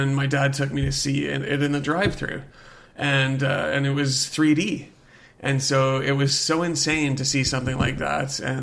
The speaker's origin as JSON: {"language": "English", "town": "Edmonton", "region": "Alberta", "country": "Canada", "tie": "born there", "said": "Well, I was born in Edmonton, Alberta, and my father was a horror fan and a sci-fi fan."}